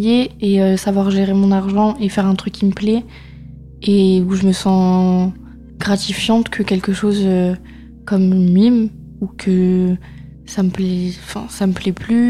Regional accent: Auxerre, Bourgogne-Franche-Comté, France; J'ai grandi vers Paris, sur Auxerre, dans le 89 000, dans Lyon.

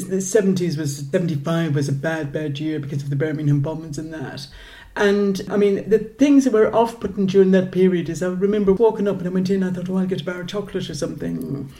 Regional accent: Ireland; being Irish and living over here

